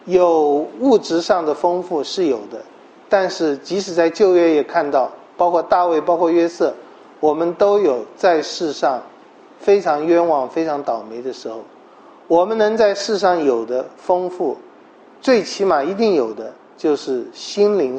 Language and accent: Chinese; Taiwan; 以色列人或者说巴勒斯坦人或者说迦南人和我们台湾人和我们中国文化的想法有一点一样